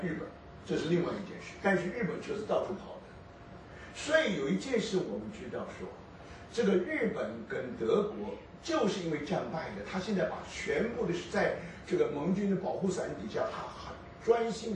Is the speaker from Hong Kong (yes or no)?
no; New York, United States; 因为我是从纽约来的